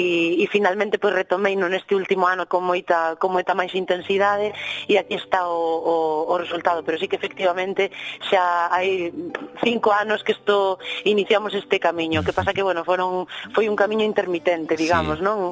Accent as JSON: {"language": "Galician", "town": "Cambre", "region": "Galicia", "country": "Spain", "lives_now": "Boiro, Spain", "said": "Eu non son de Boiro, levo xa niños aí vivindo, eu son do norte, de Cambre, ao lado da Coruña"}